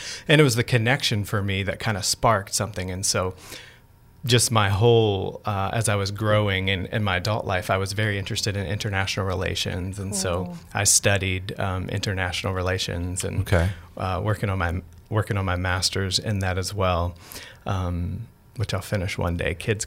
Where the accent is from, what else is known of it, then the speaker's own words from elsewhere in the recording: Maryland, United States; also born or lived in Baltimore; So I'm an East Coaster. Born and raised in Maryland. Actually was born in Baltimore City.